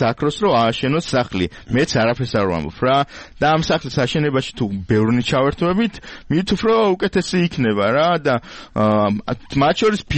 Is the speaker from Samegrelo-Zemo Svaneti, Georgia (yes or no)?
no; Tbilisi, Georgia; ჩვენ თბილისელები ვართ